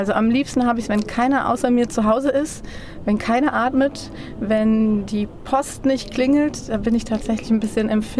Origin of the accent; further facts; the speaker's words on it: Southern Germany, Germany; Ich komme aus Süddeutschland, es das heißt aber das Kiosk.